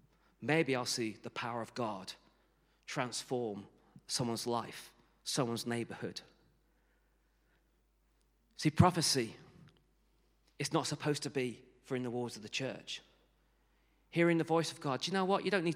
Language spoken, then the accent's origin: English; Barnet, London, United Kingdom; born there; I was born in Barnet in a hospital there.